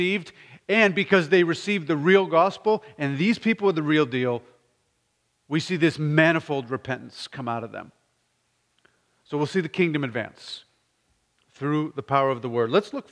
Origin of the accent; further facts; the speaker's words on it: Massachusetts, United States; also born or lived in Nebraska; while I grew up in Massachusetts, we spent over 20 years in Nebraska.